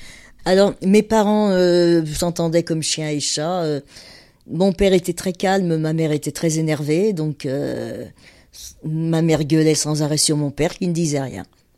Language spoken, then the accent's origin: French; Nantes, Pays de la Loire, France; born there; j'ai 75 ans. Je suis née à Nantes, d'une famille bourgeoise du côté de mon père et ouvrière du côté de ma mère.